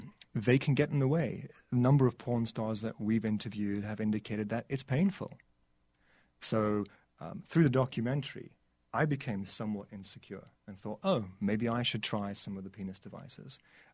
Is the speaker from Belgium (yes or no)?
no; South Africa; I'm from South Africa, so this was a way for me to try and give back to the country that gave me so much.